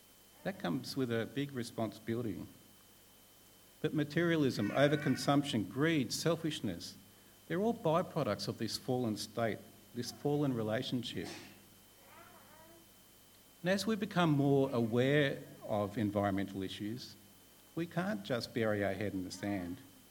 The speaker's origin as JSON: {"language": "English", "town": "Sydney", "region": "New South Wales", "country": "Australia", "tie": "born or raised there", "said": "I grew up in Sydney's northern fringe and I was surrounded by bush. I was very much brought up in a natural environment."}